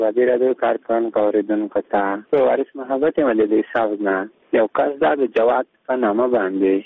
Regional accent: Nangarhar, Afghanistan; زه د ننګرهار یم

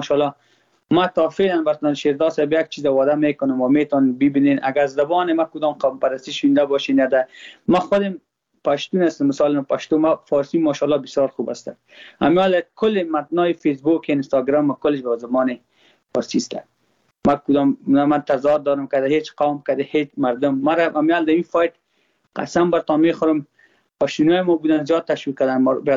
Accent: Afghanistan; ما خود ما افغان هستم.

